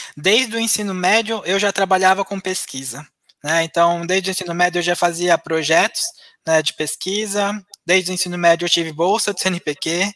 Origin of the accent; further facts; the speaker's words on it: São Carlos, São Paulo, Brazil; Eu sou natural de São Carlos, e no interior de São Paulo, né?